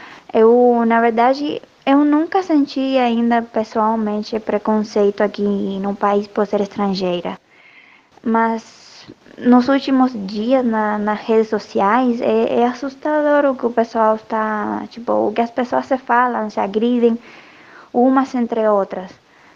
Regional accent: Cuba; Portuguese is a second language; moved away as an adult; now in Brazil; eu sou cubana, sou jornalista, eu trabalhei 2 anos em Cuba, no jornal, e aqui no Brasil eu sou professora de espanhol e além disso estudo.

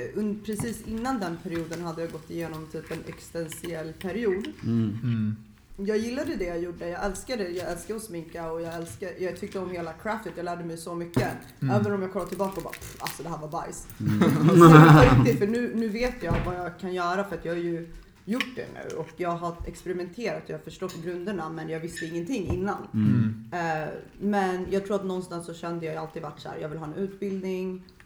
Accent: Jakobsberg, Stockholm County, Sweden; bodde jag i Stockholm, i Kista. Vilket har varit jättenice. Uppvuxen i Norrort. Jag är uppvuxen i Jakobsberg.

